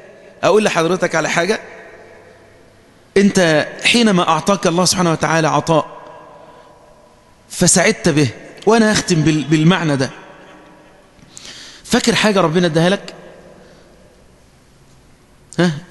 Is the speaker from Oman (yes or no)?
no; Egypt; بلدنا مصر